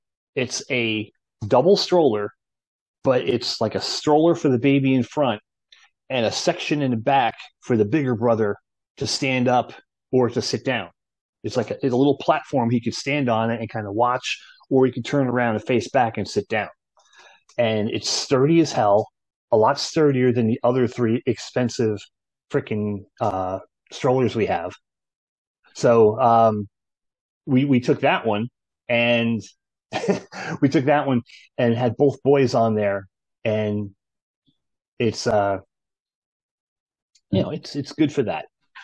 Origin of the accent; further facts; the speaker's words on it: New Jersey, United States; you really didn't see that much growing up in New Jersey.